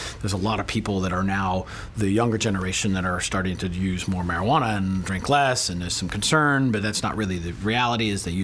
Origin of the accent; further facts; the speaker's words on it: California, United States; I was from Humboldt County.